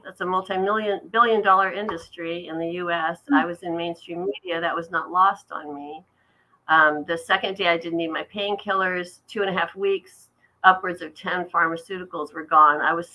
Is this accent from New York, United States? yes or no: no; Redondo Beach, California, United States; I grew up in Redondo Beach in Southern California. Graduated high school in 77.